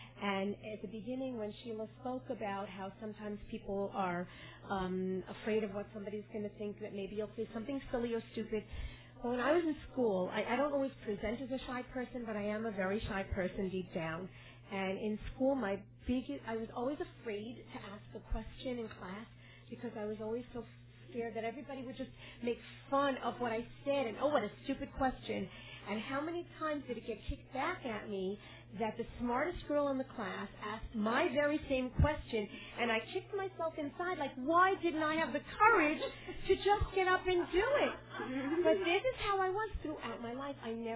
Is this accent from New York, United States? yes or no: yes; New York, United States; I'm from New York.